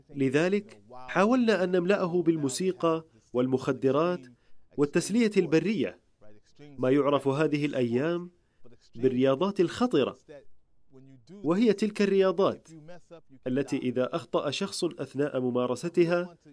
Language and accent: Arabic; Philadelphia, Pennsylvania, United States; born there; Arabic is a second language; moved away; أنا من أمريكا، ولدت في فيلادلفيا، وهي مدينة تبعد حوالي ساعتين بالسيارة عن نيويورك من ناحية الشمال، كما تبعد حوالي 3 ساعات بالسيارة عن جنوب واشنطن.